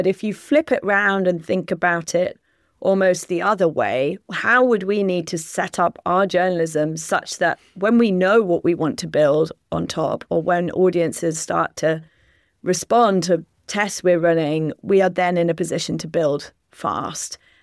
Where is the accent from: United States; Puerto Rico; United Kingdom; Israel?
United Kingdom; definitely to my ear as a Brit who is shamefully bad at languages.